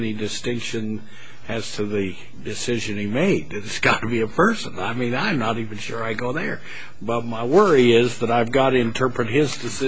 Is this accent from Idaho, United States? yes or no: yes; Idaho, United States; I don't know if I say it right, I'm from Idaho again